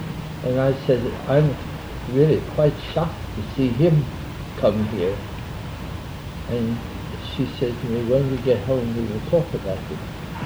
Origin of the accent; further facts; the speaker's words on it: Winchester, Pennsylvania, United States; Well, I was born in Winchester, Pennsylvania, which is southeast of Philadelphia by 20 miles. I was reared by my grandmother and grandfather